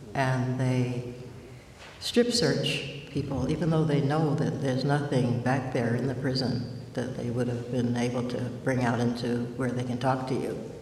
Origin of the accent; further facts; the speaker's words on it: Georgia, United States; I grew up in Georgia.